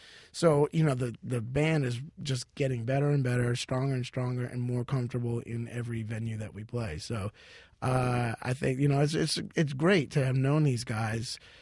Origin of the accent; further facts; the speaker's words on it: New Orleans, Louisiana, United States; I have been friends since we grew up in New Orleans.